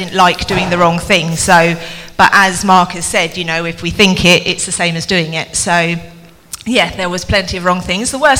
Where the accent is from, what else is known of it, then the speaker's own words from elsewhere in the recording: Thailand; growing up in Thailand